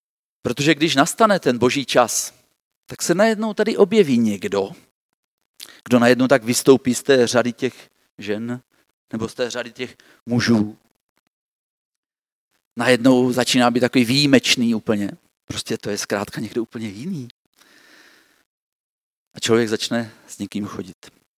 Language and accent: Czech; Uničov, Olomouc Region, Czechia; Já jsem to zažil v Uničově, odkud pocházím a je to výborný.